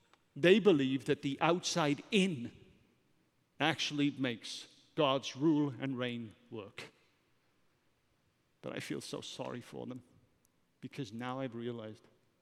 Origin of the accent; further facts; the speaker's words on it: Wales, United Kingdom; But the reality is, what a lot of people don't understand is that I'm not English. I'm Welsh.